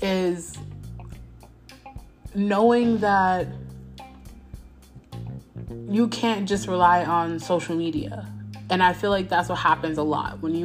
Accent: New York, United States; moved away as an adult; now in Columbus, United States; I moved from New York to Columbus, Ohio with my husband, and I've been here for a year.

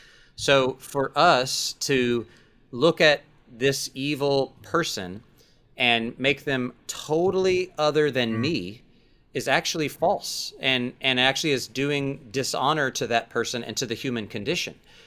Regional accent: Texas, United States; I'm from Texas, so my accent sometimes.

